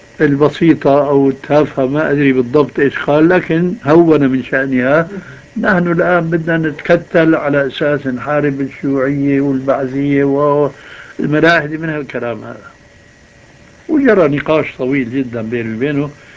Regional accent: Syria; يا أستاذ، يقولون عندنا في الشام عزيز من دون قيام.

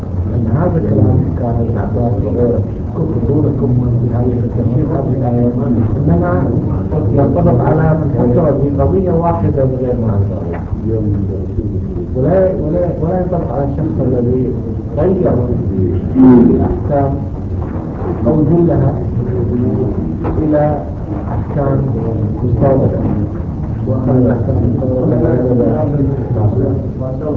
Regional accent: Kuwait; يرى بعض الأخوة عندنا في الكويت

